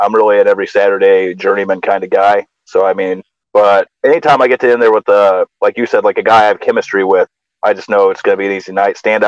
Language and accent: English; California, United States; I am legitimately from California, by the way. That's not all fluff, as they would say. I spent a lot of my youth out there, went through most of my high school out there.